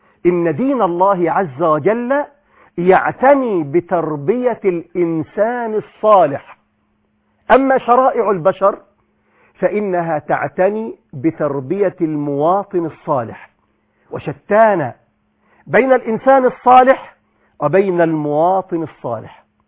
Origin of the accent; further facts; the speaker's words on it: Egypt; في بلادنا مصر